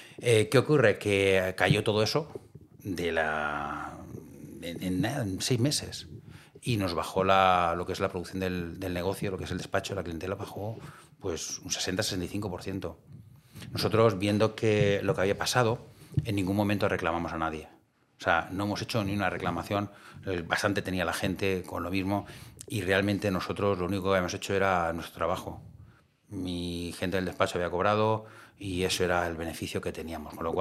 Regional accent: Alicante, Valencian Community, Spain; Yo en la zona de Levante, que yo soy de Alicante

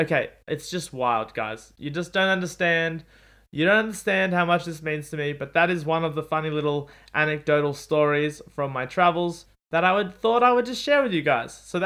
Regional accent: Australia; And I'm like, yes, I'm Australian.

